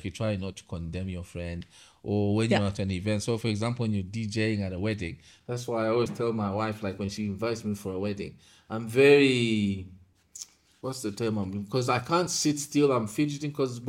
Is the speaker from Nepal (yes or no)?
no; Copperbelt, Zambia; Like I grew up on the Copper Belt.